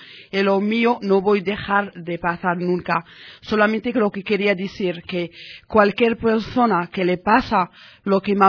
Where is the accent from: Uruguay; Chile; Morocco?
Morocco; Casablanca, Casablanca-Settat; now in Madrid, Spain; me siento solita aquí en Madrid. Cierto, soy marroquí de Casablanca